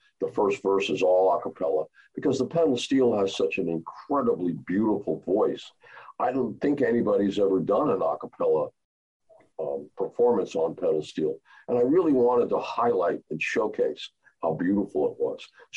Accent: Scotland, United Kingdom; My family heritage is all Scottish. I'm a box study, you know … I'm from Scotland, yeah.

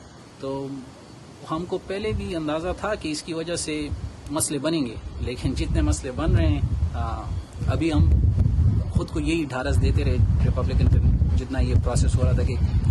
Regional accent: Peshawar, Khyber Pakhtunkhwa, Pakistan; moved away as an adult; now in Cleveland, United States; میرا تعلق پشاور سے ہے, میری ساری زندگی میری ایجوکیشن پشاور میں ہوئی ہے, میں یہاں پہ ریزیڈنسی کرنے آیا ہوں کلیولینڈ میں. پچھلے میرا خیال ہے 2 سال سے, 2014 سے میری رہائش ہے. I am N immigrant.

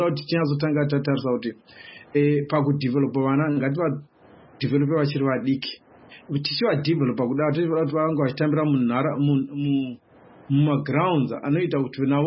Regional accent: Bulawayo, Zimbabwe; When I grew up in Mpopoma, the government were allocating monies to improve community.

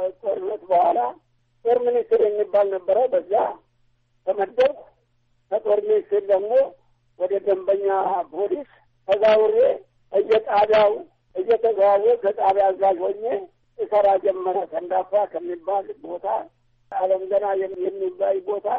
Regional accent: Bulga, Amhara, Ethiopia; born there; የተወለድኩት ስላሴ ይባላል ቡልጋ 1910 ዓ.ም ነው የተወለድኩት።

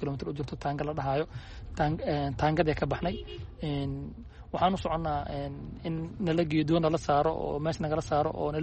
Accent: Mogadishu, Banadir, Somalia; moved away; Waxay ahayd sanadkii 2008-kii, waxaan joogay Muqdisho, waxaan ahaa reer Muqdisho, waxaan ka baxay si sharci darro ah.

